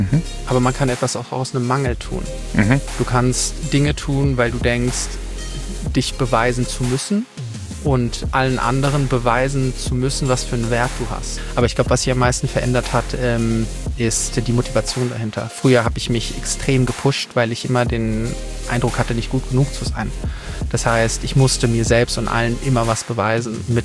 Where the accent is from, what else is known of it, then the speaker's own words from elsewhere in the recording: Heidelberg, Baden-Württemberg, Germany; tatsächlich Heidelberger Urgestein. Ich bin in Heidelberg geboren, in der schönen Weststadt und bin dann dort zur Schule gegangen, bin in dreisprachig aufgewachsen.